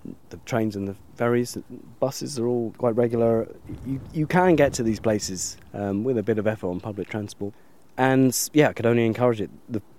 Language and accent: English; England, United Kingdom; I am English, but I feel like I'm an honorary Scot.